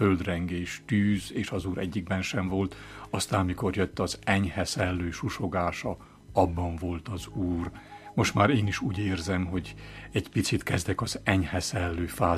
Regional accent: Transylvania, Romania; now in Rome, Italy; én többet éltem Rómában, mint otthon Erdélyben. Így azt is elmondhatom, hogy Rómában is itthon vagyok, tehát itthonról megyek haza.

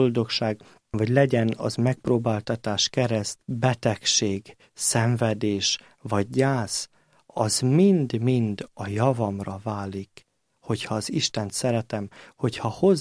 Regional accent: Lenti, Zala, Hungary; also born or lived in Zalaegerszeg; 1984. január 4-én születtem Zalaegerszegen, de Lentiben nevelődtem, Lentihez van csatolva egy kis falucska, Lenti Szombathely, és ott nevelődtem a családban.

